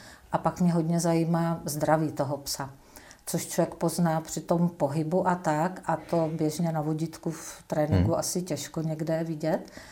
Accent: Moravia, Czechia; A já jsem holka z Moravy

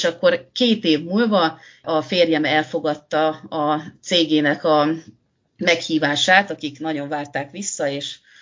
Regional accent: Budapest, Hungary; a budai vár oldalában születtem, és ott is nőttem föl, vagyis hát a születésem után 9 hónappal költöztünk oda a 12. kerületből. Úgyhogy én teljesen nagyvárosi lány vagyok, és most egy faluban lakom

